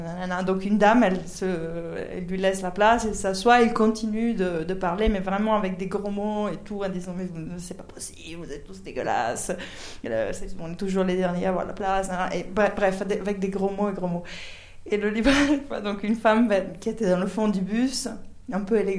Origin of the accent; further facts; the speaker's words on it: Italy; French is a second language; Je dis « Mais je suis italienne !»